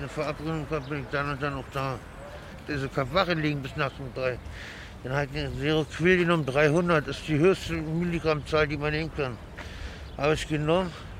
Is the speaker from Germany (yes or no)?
yes; Berlin, Germany; Aufgewachsen bin ich in Berlin. Sehr, sehr schlecht aufgewachsen.